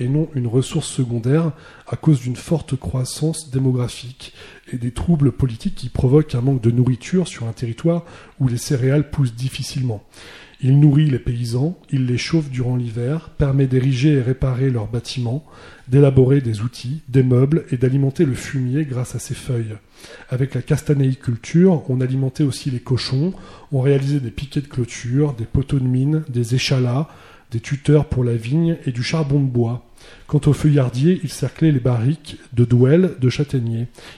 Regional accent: Île-de-France, France; dans un massif forestier dont je suis originaire, la forêt de Montmorency, dans le Val d'Oise.

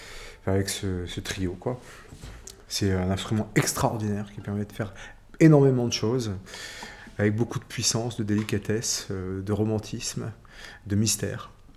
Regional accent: northern France, France; Moi, je viens du nord de la France. Je me suis intéressé aux musiques de chez moi, là-haut.

